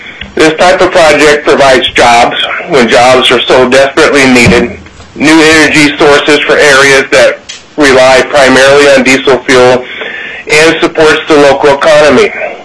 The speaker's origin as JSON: {"language": "English", "region": "Alaska", "country": "United States", "said": "As many of you know, I'm originally from the Copper River Basin area and continue to have strong ties to that region."}